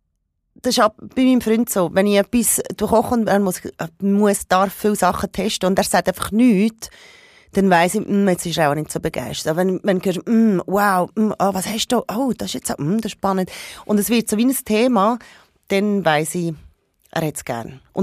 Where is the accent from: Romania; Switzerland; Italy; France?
Italy; Parma, Emilia-Romagna; born there; German is a second language; ich bin halt mit einer wirklich sehr starken Essenskultur gross geworden. Ich bin in Parma geboren